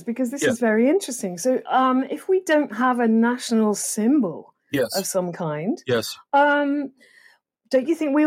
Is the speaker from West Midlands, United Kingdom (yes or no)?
no; Wales, United Kingdom; So obviously I do identify as partly English. But being primarily Welsh, I can stand back from it a little bit